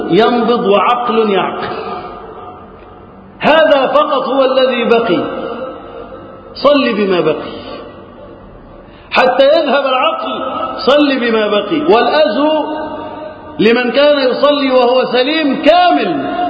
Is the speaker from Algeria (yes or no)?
no; Egypt; اللهم احفظ بلدنا مصر وسائر بلاد المسلمين من الفتن